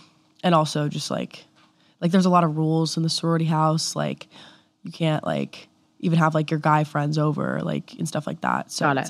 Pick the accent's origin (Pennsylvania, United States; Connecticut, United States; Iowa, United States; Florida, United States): Florida, United States; Jacksonville; Yeah, I mean, I'm from Jacksonville, Florida. I moved around a lot, like as a kid, but that's where I ended up for like middle school, high school, all that.